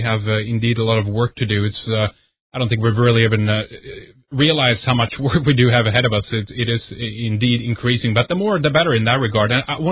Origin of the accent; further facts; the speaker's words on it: Sweden; English is a second language; This is Red Eyes Radio, and … from Sweden.